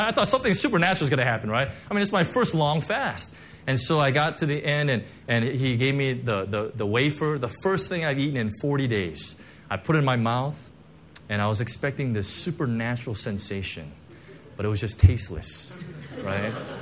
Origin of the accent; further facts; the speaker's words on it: United States; I'm sorry, I'm American, so that's my cultural heritage that I'm bringing here.